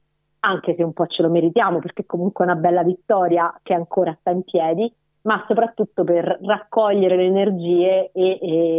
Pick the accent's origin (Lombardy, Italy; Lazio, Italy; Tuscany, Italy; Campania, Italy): Lazio, Italy; Rome; quindi noi come romani ci siamo sentiti investiti, diciamo, anche di questa responsabilità di organizzare una mobilitazione